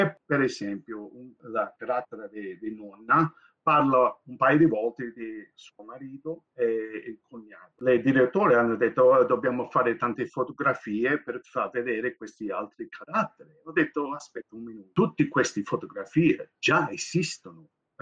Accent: Australia; noi siamo cresciuti qui all'Australia, ma con la mentalità dall'Italia, non solo dall'Italia, ma dall'Italia dal 1950.

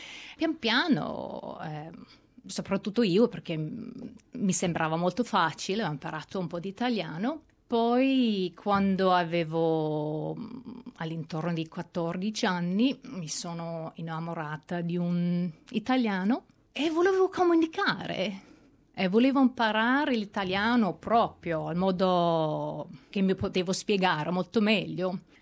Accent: Lower Saxony, Germany; Italian is a second language; now in Australia; sono tedesca, nata in Germania, al nord di Hannover, però a casa la mia mamma parla italiano e anche una delle mie sorelle parla italiano, così ho imparato pian piano.

